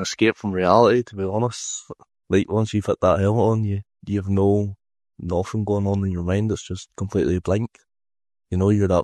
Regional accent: Northern Ireland, United Kingdom; I'm from Northern Ireland, Corrine. I'm 19 years old.

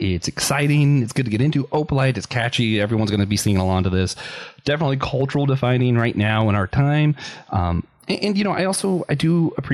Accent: Florida, United States; I grew up in Florida, North Carolina hurricane to Florida hurricanes, two different things.

